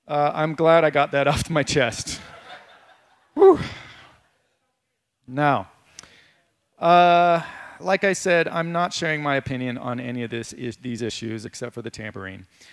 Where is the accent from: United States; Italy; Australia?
United States; Hawaii; I grew up on Oahu. Lots of superstition in Hawaii.